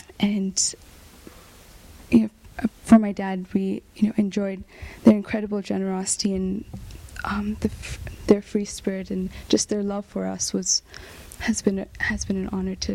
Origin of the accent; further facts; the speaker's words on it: Kenya; I'm originally from Kenya